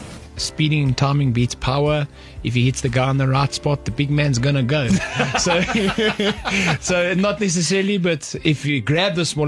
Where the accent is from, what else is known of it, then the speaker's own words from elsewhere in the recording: Johannesburg, Gauteng, South Africa; born and bred Johannesburg. I grew up in an area called Highlands North.